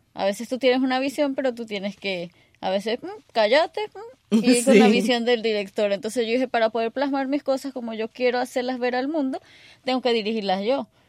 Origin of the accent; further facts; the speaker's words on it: Venezuela; moved away; uno contaba como yo soy de Venezuela, uno tenía que trabajar aquí, mandarle a la familia